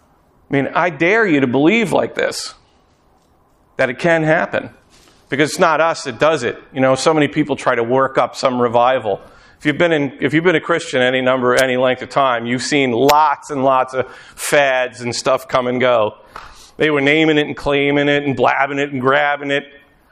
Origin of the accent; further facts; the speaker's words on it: Sag Harbor, New York, United States; I mean, I grew up in Sag Harbor.